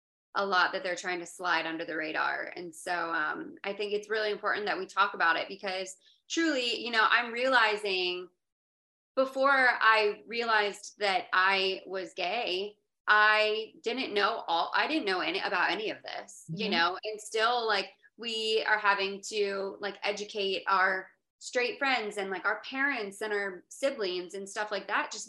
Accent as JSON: {"language": "English", "region": "Florida", "country": "United States", "said": "Hillary's from Indiana. I'm from Florida."}